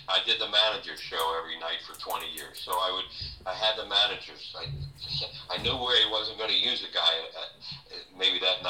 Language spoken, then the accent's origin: English; Newtown Square, Pennsylvania, United States; I was a kid from Newtown Square in Delaware County that was a Phillies fan my whole life